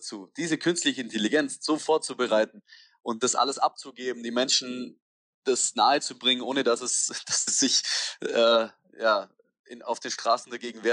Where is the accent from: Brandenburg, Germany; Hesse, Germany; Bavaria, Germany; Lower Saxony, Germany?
Bavaria, Germany; weil dessen Sprache verstehe ich als Bayer manchmal auch nicht